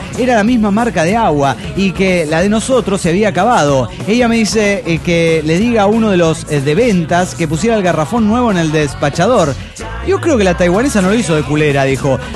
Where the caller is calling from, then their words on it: Cochabamba, Bolivia; de Cochabamba, Bolivia.